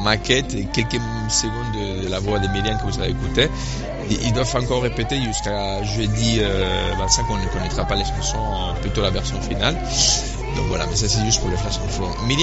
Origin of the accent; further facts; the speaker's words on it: Spain; French is a second language; je suis très fan et que je suis espagnol